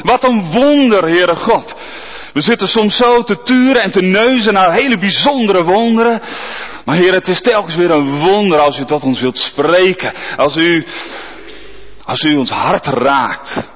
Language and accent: Dutch; Nieuw Pekela, Groningen, Netherlands; Ja, ik kom uit Nieuw Pekela of All Places. Fantastisch dorp.